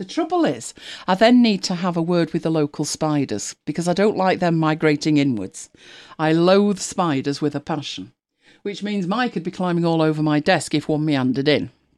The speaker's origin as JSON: {"language": "English", "country": "United Kingdom", "said": "We're very British, we don't like to offend."}